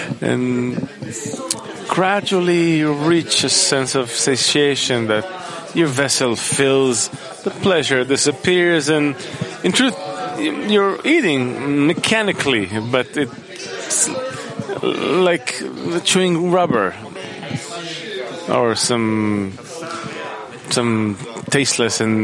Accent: Tel Aviv, Tel Aviv District, Israel; Tel Aviv.

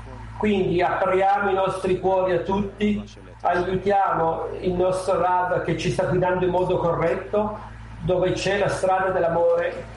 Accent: Berlin, Germany; Italian is a second language; Io sono da Berlino e penso che ogni grande obiettivo cominci con il primo passo.

